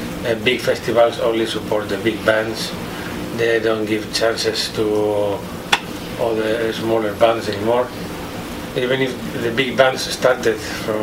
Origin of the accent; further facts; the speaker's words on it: Spain; English is a second language; Spain is quite outside from the center of Europe, so we need to take flights all the time. It's not like if we are from Belgium or Germany or Holland, we can take a car.